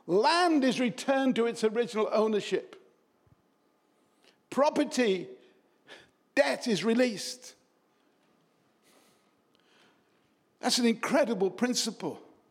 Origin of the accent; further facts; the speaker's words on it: Oxton, North West England, United Kingdom; I was brought up in Oxton on the Wirral.